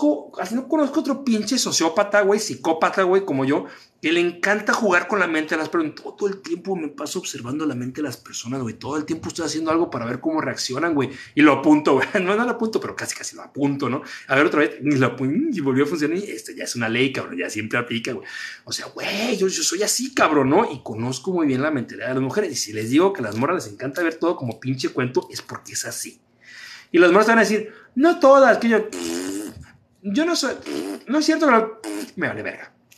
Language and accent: Spanish; Mexico; yo quiero mucho mi país y quiero mucho mi tierra, pero nuestra cultura está bien chafa, güey. Nuestra mentalidad está bien pendeja de los mexicanos